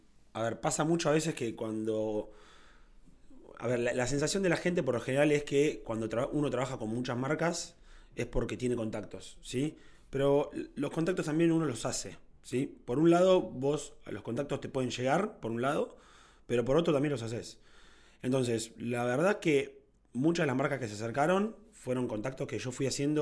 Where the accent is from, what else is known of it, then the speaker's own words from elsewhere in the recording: Tandil, Buenos Aires Province, Argentina; yo soy de Tandil